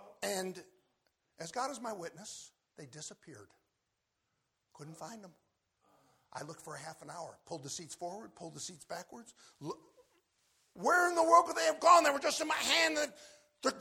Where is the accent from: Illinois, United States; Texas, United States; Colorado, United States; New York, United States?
New York, United States; Rochester; I'm from Rochester, New York. I know storms.